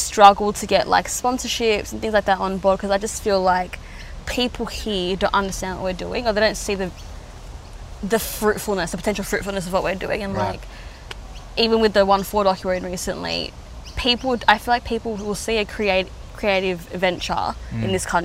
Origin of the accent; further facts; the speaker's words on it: Mount Druitt, New South Wales, Australia; because I'm from Mount Druitt as well.